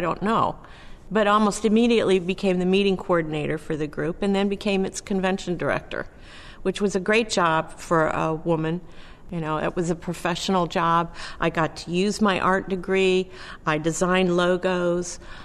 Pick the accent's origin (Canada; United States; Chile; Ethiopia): United States; New York; born there; also born or lived in Georgia / Texas / Oklahoma / Illinois; So though I was born in New York, I almost immediately moved to Georgia, Texas, Oklahoma, Illinois, Long Island, Morocco, California, England, and back to New York.